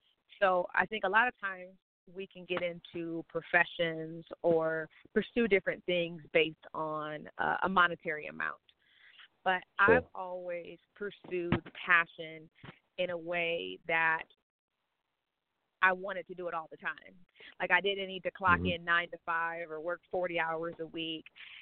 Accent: Michigan, United States; But I'm originally from Michigan. I recently moved to Atlanta. I was a TV host in Detroit.

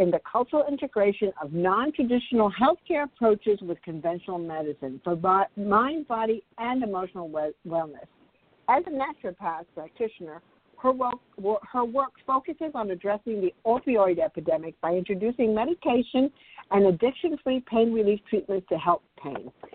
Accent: Cuba; because my mom, we're from Cuba. We're immigrants from Cuba

